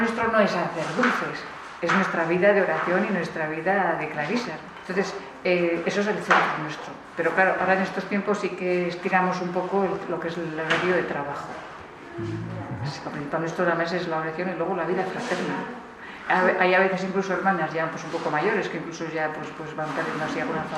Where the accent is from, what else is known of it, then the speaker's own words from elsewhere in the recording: Agurain, Basque Country, Spain; Yo soy de aquí, de Agurain, entonces hace poco murió una hermana con 94 años, Josefina, y la abuela de su abuela ya eran de aquí.